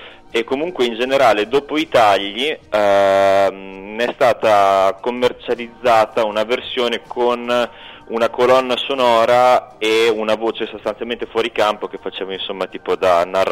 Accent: Faenza, Emilia-Romagna, Italy; No, io veramente sono di Faenza, quindi sono da Faenza.

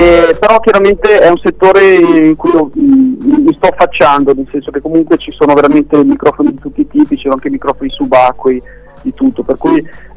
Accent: Lombardy, Italy; now in Milan, Italy; Io vengo dalla Valtellina e adesso però da un paio d'anni vivo stabilmente a Milano

